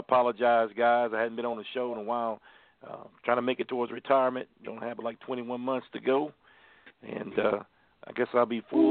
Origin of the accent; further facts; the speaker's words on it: North Carolina, United States; from North Carolina.